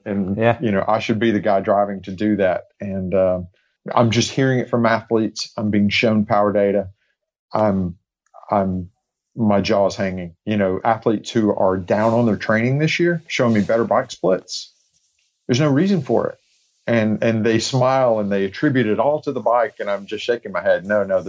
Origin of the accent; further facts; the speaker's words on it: Chattanooga, Tennessee, United States; 70.3 Worlds was in my hometown the following year in Chattanooga.